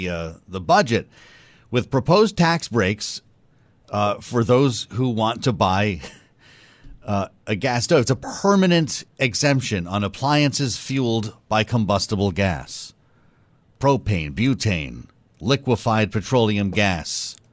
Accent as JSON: {"language": "English", "region": "New England", "country": "United States", "said": "I'm from New England. I can tell you they're all wood stoves up there."}